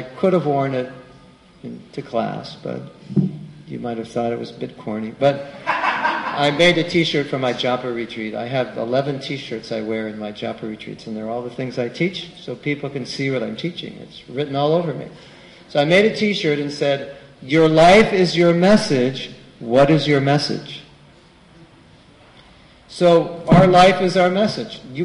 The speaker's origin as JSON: {"language": "English", "country": "United States", "tie": "born or raised there", "said": "Of course, this you don't do this, but I'm American, so I do this."}